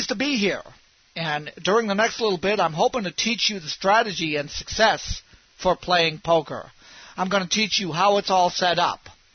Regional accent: Sacramento, California, United States; I'm from Sacramento, California

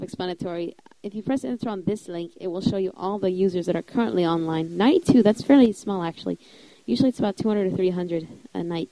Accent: United States; Since we are both from the United States, it's going to be the NBA, obviously.

